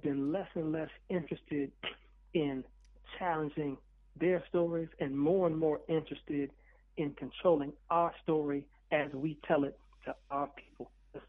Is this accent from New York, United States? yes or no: yes; Rochester, New York, United States; I was one of those children myself growing up in Rochester, New York.